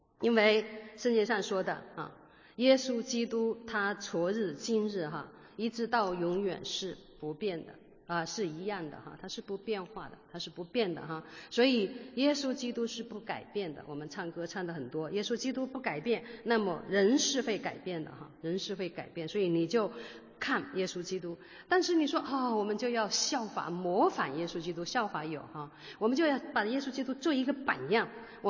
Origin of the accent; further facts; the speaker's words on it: China; 特别是我们中国人好多时候不敢讲真话的